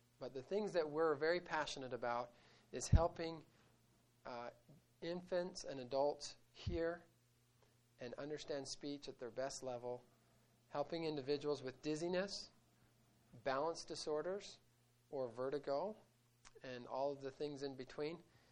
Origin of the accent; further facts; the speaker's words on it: Richfield, Utah, United States; also born or lived in Oregon; And I was born in Oregon, and then we moved all over with different stations with my dad's training. But I ended up growing up in Richfield, Utah. And Richfield's kind of a small little town in central Utah.